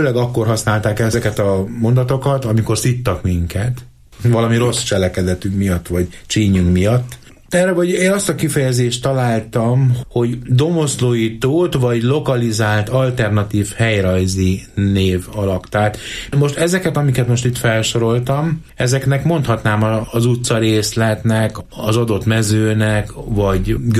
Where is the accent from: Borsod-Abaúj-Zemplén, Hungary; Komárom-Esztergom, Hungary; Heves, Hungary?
Heves, Hungary; Gyöngyös; Gyöngyös, az én szülővárosom, ahol pillantásoktól függ, hogy éppen síkvidéket vagy hegyvidéket látsz.